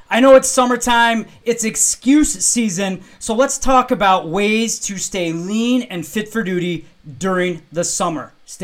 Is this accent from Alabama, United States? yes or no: no; Wisconsin, United States; I'm from Wisconsin and we're the brat and beer capital of the world.